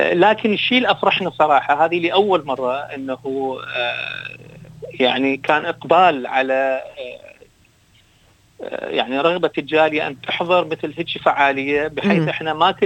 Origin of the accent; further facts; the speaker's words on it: Iraq; now in Australia; احنا مو بس عراقيين، احنا عراقيين مع استراليين